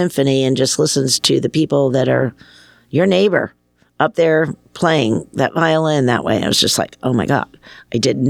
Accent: Chicago, Illinois, United States; also born or lived in Philadelphia; But I was born and bred in Chicago and Philadelphia, so I'm used to the city.

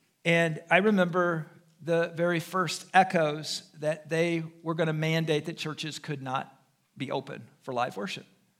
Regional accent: United States; I needed to realize that as an American, I have a right to stand in public space.

